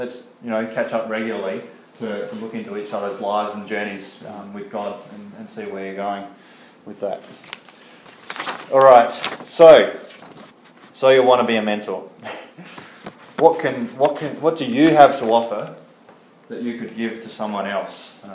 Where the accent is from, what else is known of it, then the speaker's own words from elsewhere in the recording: Canberra, Australian Capital Territory, Australia; I come from Canberra, a lot of public servants, fairly well paid, fairly powerful as far as the world would see them